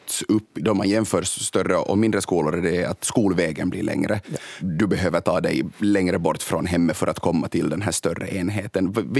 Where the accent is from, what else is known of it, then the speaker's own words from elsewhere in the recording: Porvoo, Uusimaa, Finland; jag är uppvuxen i Borgå på landet i Svartsö i Tolkis. Jag gick själv 1-4 i en liten byskola.